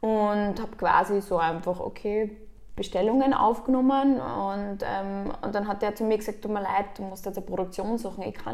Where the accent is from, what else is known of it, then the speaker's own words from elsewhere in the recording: Upper Austria, Austria; also born or lived in New York; Ja, ich bin am Land aufgewachsen in Oberösterreich.